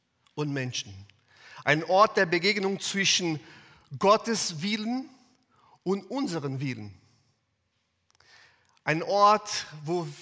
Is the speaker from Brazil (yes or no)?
yes; Brazil; born there; German is a second language; Ich bin gebürtiger Brasilianer und deshalb kann mein Deutsch da und hier ein bisschen komisch klingen.